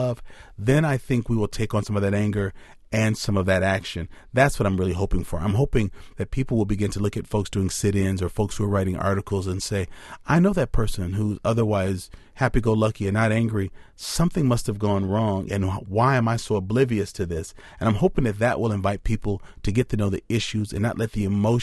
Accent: Madison, Wisconsin, United States; I mean, I grew up in Madison. I've been here most of my life.

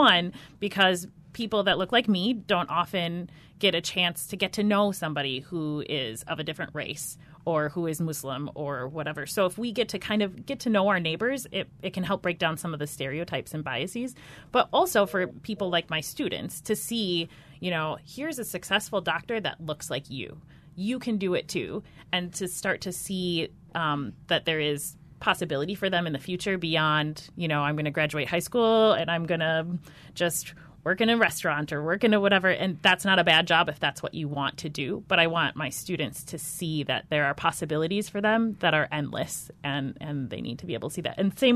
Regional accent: Minnesota, United States; also born or lived in Western Wisconsin; And so I grew up in Minnesota, but not really, but also Western Wisconsin has a very similar culture

